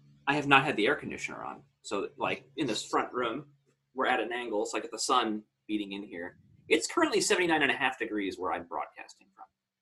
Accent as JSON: {"language": "English", "region": "Florida", "country": "United States", "tie": "born or raised there", "said": "I feel like you probably both have the same thing that I got growing up in Florida, right?"}